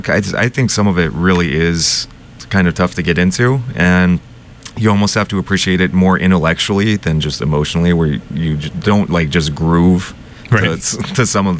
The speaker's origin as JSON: {"language": "English", "region": "California", "country": "United States", "tie": "born or raised there", "said": "I grew up in California, and we didn't really have that type of stuff over there."}